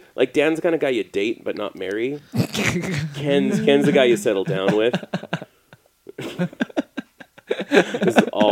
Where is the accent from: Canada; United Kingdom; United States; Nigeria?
Canada; I don't know a lot about the IRA because I'm from Canada